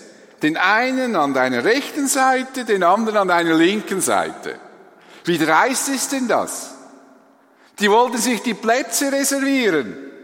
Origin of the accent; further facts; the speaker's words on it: Switzerland; und ich als Schweizer natürlich sage, ja klar, holen Sie die Polizei, kein Problem.